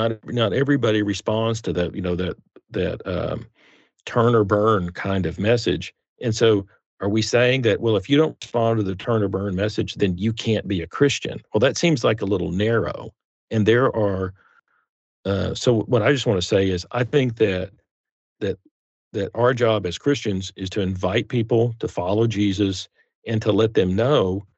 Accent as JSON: {"language": "English", "region": "Texas", "country": "United States", "tie": "born or raised there", "said": "I grew up in Texas. That's a capital punishment state."}